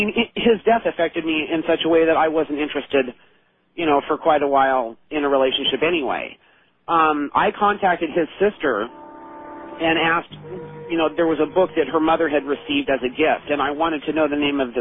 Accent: Novato, California, United States; I'm from Novato, California.

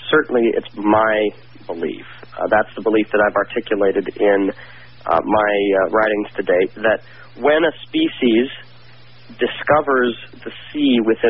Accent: Utah, United States; Oh, I grew up in Utah, and I sure enjoyed many of those types of evenings in the desert.

